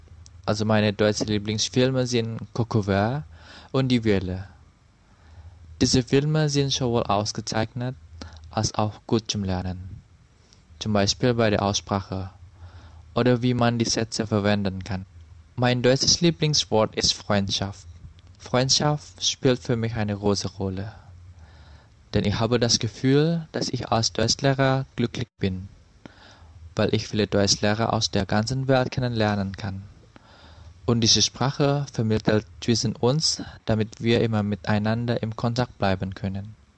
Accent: Indonesia; German is a second language; Ich komme aus Indonesien. Ich bin im Jahr 1984 geboren.

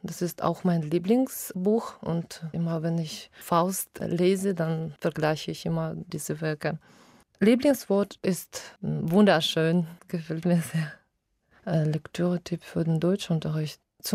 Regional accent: Kostanay, Kostanay Region, Kazakhstan; German is a second language; Ich komme aus Kasachstan, aus der Stadt Kostanai. Und ich bin im Jahre 1979 geboren.

